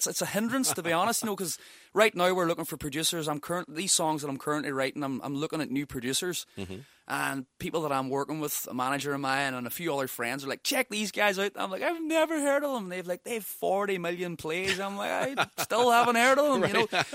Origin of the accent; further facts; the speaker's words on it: Ireland; accent: Irish; There's always been like that country folky sound mm-hmm. with my Irish accent on top of it, you know.